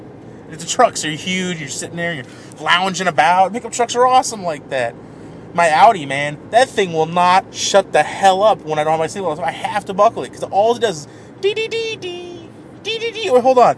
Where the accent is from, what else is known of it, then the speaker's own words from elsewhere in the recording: United States; Because I'm American. And rebelling is what we do.